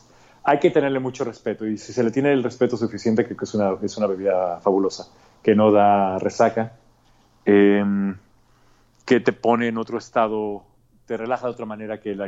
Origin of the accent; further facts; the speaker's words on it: Mexico; Bueno, yo soy, como buen mexicano, cualquier bebida de agave, ¿no?